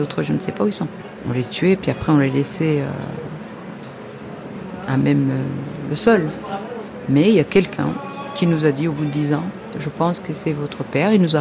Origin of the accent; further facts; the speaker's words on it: Northern Province, Rwanda; je viens du Rwanda. Je suis franco-rwandaise, je suis née au Rwanda. Et moi je viens du Nord